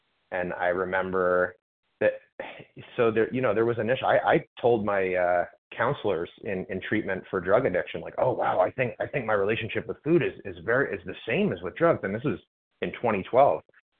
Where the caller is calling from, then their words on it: Florida, United States; compulsive overeater from Florida, East Coast time.